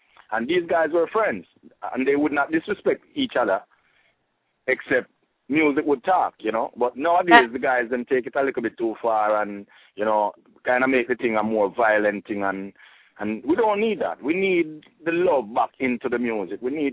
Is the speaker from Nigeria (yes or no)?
no; Jamaica; now in Canada; Yeah, and now we're moving to Canada. We did not have the big outside dance halls and the big halls like we have back in Jamaica.